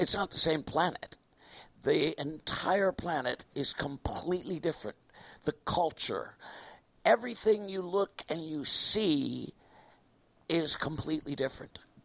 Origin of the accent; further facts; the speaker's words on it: New York, United States; I moved here from New York, where I was born, and both my parents … were in the theater and lived in New York. I was born in New York and raised there until